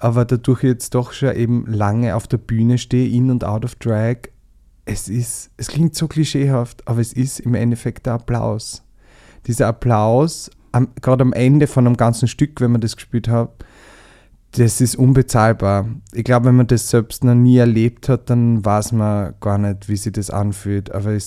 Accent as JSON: {"language": "German", "region": "Burgenland", "country": "Austria", "said": "ich komme ja aus dem Südburgenland"}